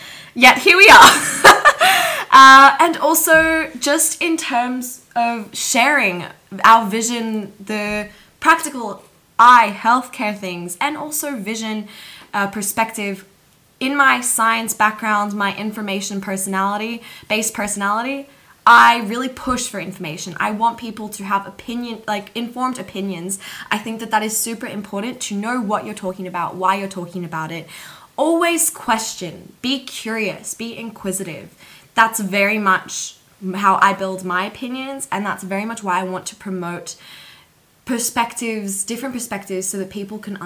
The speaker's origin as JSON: {"language": "English", "town": "Gold Coast", "region": "Queensland", "country": "Australia", "lives_now": "Sydney, Australia", "said": "I moved to Sydney only 2 years ago, so I moved from the Gold Coast. So I'm a Goldie girl, and yeah, moving to Sydney was the best decision I ever made."}